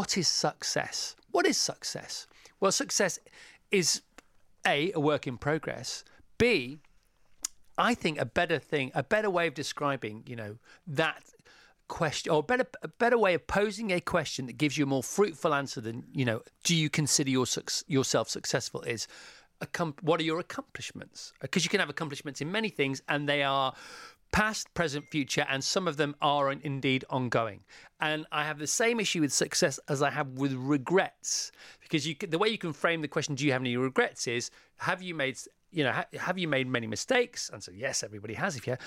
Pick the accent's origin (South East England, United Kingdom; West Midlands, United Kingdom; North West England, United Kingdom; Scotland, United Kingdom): Scotland, United Kingdom; Oban; now in Bradford, United Kingdom; My amazing fiancé, Jonathan, and I are travelling up from Bradford to Oban, Scotland today, my hometown, to get married on Saturday.